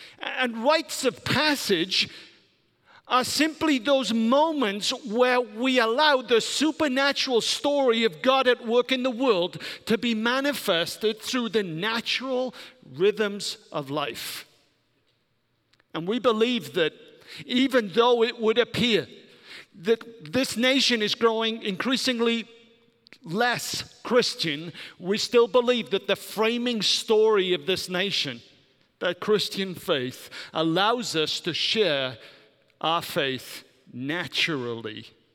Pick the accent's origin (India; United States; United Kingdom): United Kingdom; I'm glad I'm British.